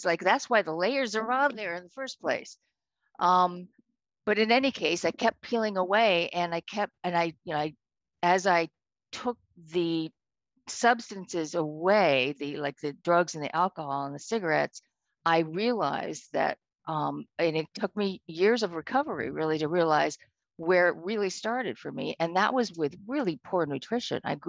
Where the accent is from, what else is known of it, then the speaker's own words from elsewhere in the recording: Oakland, California, United States; from Oakland, and I identify myself as an all-around addict.